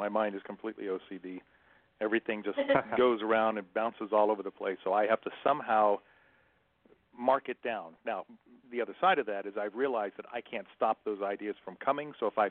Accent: St. Augustine, Florida, United States; St. Augustine. So my dad retired there after the military. St. Augustine is about 37 miles south of Jacksonville and about 60 miles north of Daytona. So we're on the Atlantic coast.

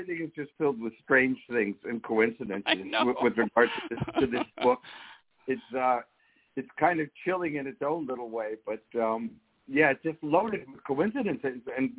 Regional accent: Newark, New Jersey, United States; I'm from Newark.

